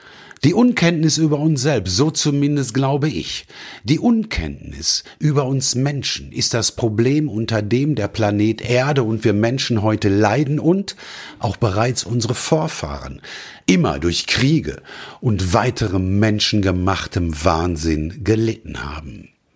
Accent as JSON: {"language": "German", "region": "North Rhine-Westphalia", "country": "Germany", "said": "Ich komme nämlich aus dem Ruhrgebiet."}